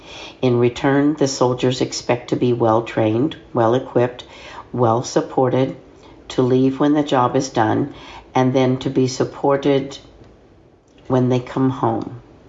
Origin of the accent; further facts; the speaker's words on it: Chicago, Illinois, United States; I came from Chicago, and we bonded during our time at Fort Hood, where we went through our emergency medicine training.